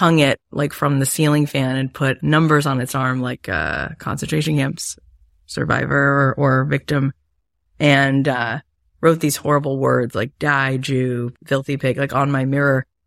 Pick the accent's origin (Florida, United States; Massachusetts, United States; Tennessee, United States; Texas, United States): Florida, United States; I went to Florida State University. I grew up in Florida.